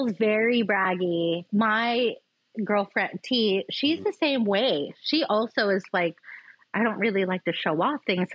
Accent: Philippines; when my sister became a nurse, being Filipino, that's the utmost.

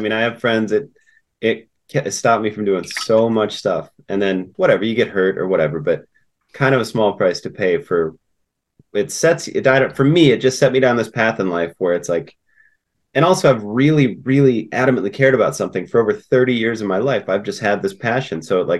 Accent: Sioux Falls, South Dakota, United States; Well, I'm from Sioux Falls. I'm from South Dakota.

